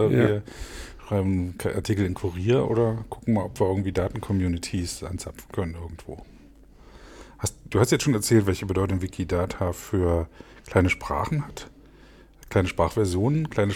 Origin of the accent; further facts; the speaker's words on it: Brandenburg, Germany; accent: Brandenburg; dass das Brandenburgische bei mir wieder Überhand gewinnt. Das habe ich in der Schulzeit auch stärker gesprochen.